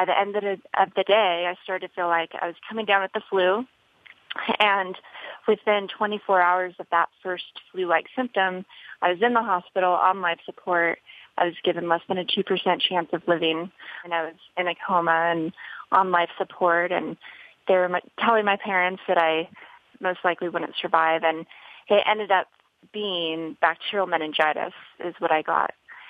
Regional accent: Las Vegas, Nevada, United States; I grew up in Las Vegas, and I actually grew up skiing and snowboarding, which is not exactly where you expect, you know, a professional snowboarder to come from, as the desert in Las Vegas.

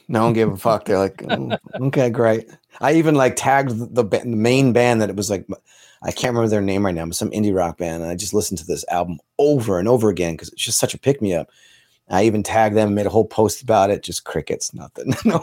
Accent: United States; oh yeah, I'm from the States. Like I'm here and I have a day off with my band.

